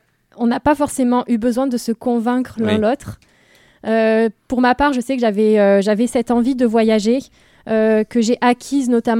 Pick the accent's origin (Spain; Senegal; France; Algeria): France; Marseille, Provence-Alpes-Côte d'Azur; je viens de Marseille